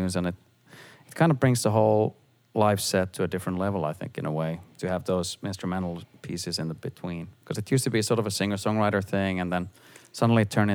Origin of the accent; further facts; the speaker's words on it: Finland; English is a second language; I think we've all grown up listening to music that wasn't like the mainstream stuff